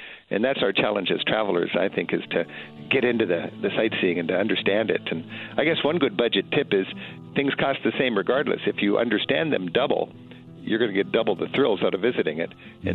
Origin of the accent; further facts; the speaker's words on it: United States; but I'm an American. I have a fast vacation.